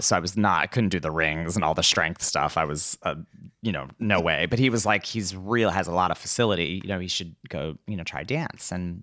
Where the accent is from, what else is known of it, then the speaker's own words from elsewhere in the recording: McDonald, Pennsylvania, United States; So I'm originally from McDonald, Pennsylvania